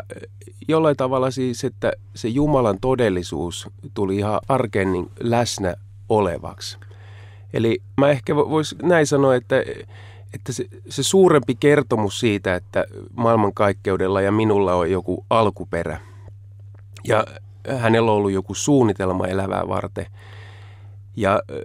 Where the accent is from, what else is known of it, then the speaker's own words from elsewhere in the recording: Harjavalta, Satakunta, Finland; now in Helsinki, Finland; Että Länsi-Suomesta Porille Harjavalta-nimisestä kaupungista on kotoisin. Ja siellä varttunut oikeastaan koko lapsuus- ja nuoruusajan, lukuun ottamatta muutamia sitten perheen matkoja